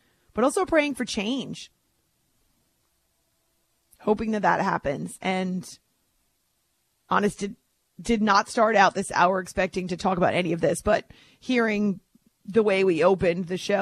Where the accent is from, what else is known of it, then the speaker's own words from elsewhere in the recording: United States; I'm just speaking to you as an American, as a girl who's seen a lot